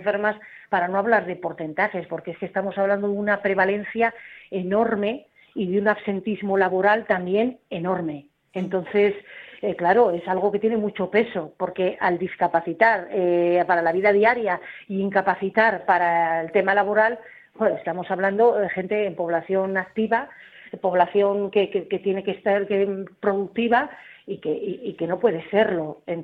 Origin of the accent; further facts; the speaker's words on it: Getxo, Basque Country, Spain; he hablado con ellos precisamente porque yo soy de Guecho